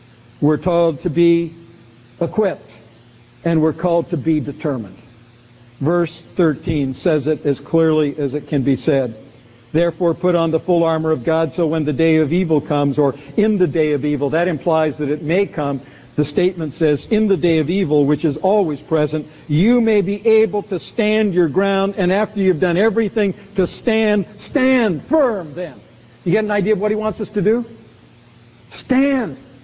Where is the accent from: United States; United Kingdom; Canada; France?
Canada; West Coast; But I grew up out on the West Coast where there wasn't a whole lot of cold weather.